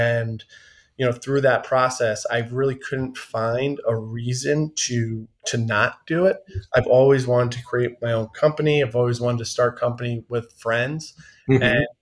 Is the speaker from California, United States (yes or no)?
no; New York, United States; I grew up in Long Island.